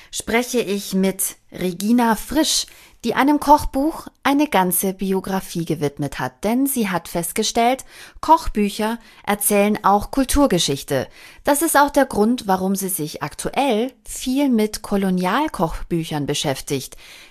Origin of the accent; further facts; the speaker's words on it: Bavaria, Germany; ich komme aus Bayern